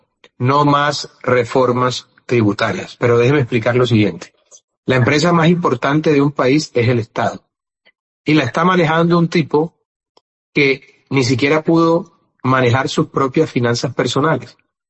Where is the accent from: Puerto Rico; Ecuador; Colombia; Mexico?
Colombia; Yo soy el clásico colombiano que es de todo un poquito